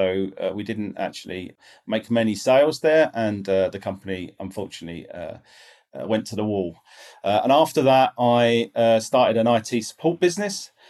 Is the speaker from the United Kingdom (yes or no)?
yes; England, United Kingdom; moved away as an adult; now in Ireland; I am an Englishman, which is why I'm speaking with the funny accent. But I've lived in Ireland 25 years this month, actually. So, came to Ireland 25 years ago, 1998, straight out of college